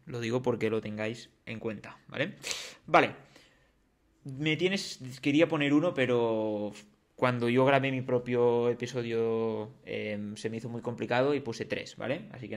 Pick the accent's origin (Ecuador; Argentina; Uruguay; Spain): Spain; Catalonia; accent: Catalan; por el acento se va a notar un poquito que somos bien catalanes, denominación de origen.